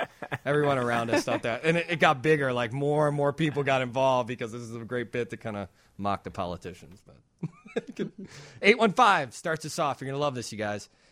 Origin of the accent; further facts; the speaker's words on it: Wonder Lake, Illinois, United States; But if you live in the suburbs, I growing up in Wonder Lake, we had a freestanding mailbox.